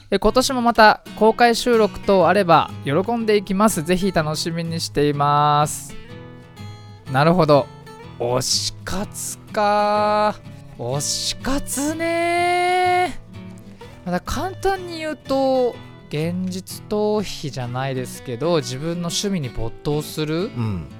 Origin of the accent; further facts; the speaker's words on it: Fujisawa, Kanagawa, Japan; この番組は藤沢出身の俳優タレントとして活動する私